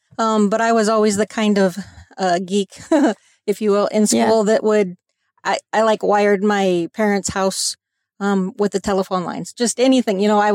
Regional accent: Iowa, United States; So I went home. And went to the technical college. I'm actually from Iowa.

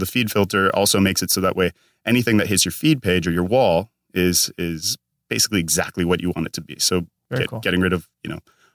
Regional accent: Minnesota, United States; now in California, United States; Oh, man, I'm all the way from Minnesota. I came from Minnesota, moved out to California probably 13 years ago.

